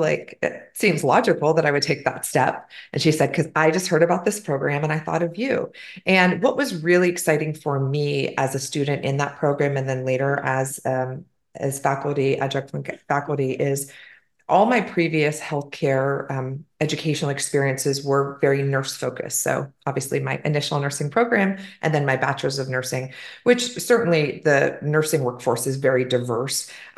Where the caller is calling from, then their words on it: Phoenix, Arizona, United States; So I'm calling in from Phoenix, Arizona, and March is a lovely time to be in Phoenix.